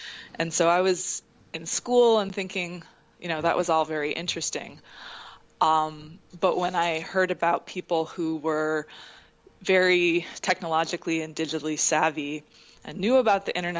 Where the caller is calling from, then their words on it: New York City, New York, United States; I am actually in New York City. I live here and commute out to New Jersey. So, greetings from the Lower East Side.